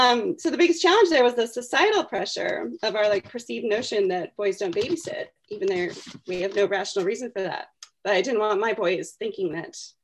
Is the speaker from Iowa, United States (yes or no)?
no; Oregon, United States; He was a head acquisitions librarian at the University of Oregon, I'm from Oregon.